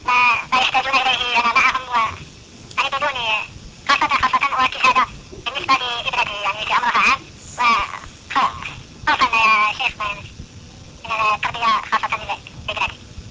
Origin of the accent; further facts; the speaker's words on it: Algeria; فضلك أردت أنا أخ من الجزائر، كيف حالكم؟